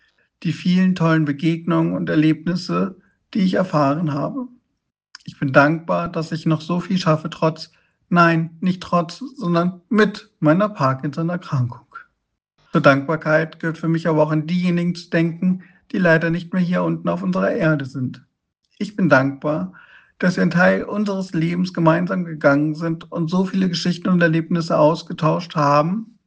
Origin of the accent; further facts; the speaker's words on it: Hamburg, Germany; und ich komme aus Hamburg.